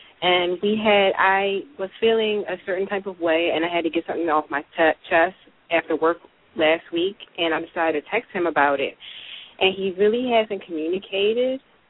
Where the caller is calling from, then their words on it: Baltimore, Maryland, United States; from Baltimore, Maryland.